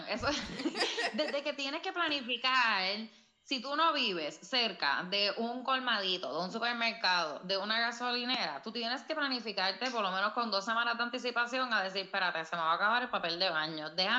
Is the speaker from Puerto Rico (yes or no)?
yes; Arecibo, Puerto Rico; yo soy de Arecibo, ¿verdad? Yo de la casa de mis papás de Arecibo